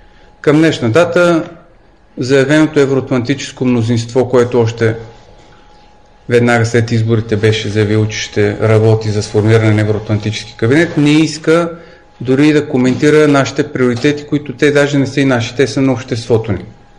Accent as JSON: {"language": "Bulgarian", "town": "Sofia", "region": "Sofia City", "country": "Bulgaria", "tie": "born or raised there", "said": "аз съм роден в София, тук съм завършил и средното си образование"}